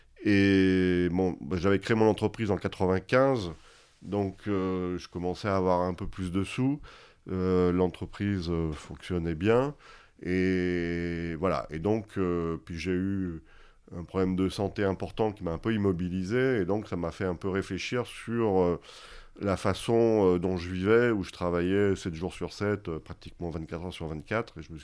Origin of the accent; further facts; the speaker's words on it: Lyon, Auvergne-Rhône-Alpes, France; Je suis lyonnais.